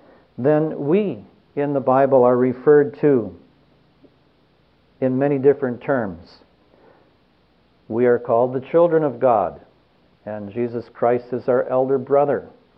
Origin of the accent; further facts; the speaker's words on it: Wisconsin, United States; born or raised there